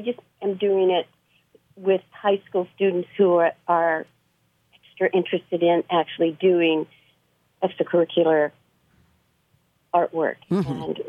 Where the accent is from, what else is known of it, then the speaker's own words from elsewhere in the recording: Cannon Beach, Oregon, United States; I was born and raised in the Cannon Beach area, and then I went off to college, came back, and taught school at Cannon Beach Elementary School.